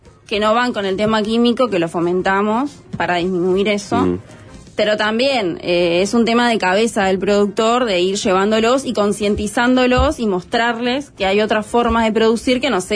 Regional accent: Montevideo, Uruguay; Yo soy de Montevideo, no tenía contacto con nada.

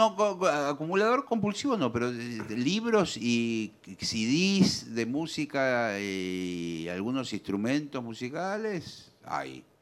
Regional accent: Uruguay; del Uruguay.

